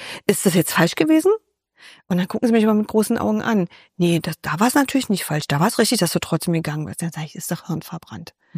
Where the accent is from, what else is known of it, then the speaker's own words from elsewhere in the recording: East Germany, Germany; born there; ich bin ja in der DDR geboren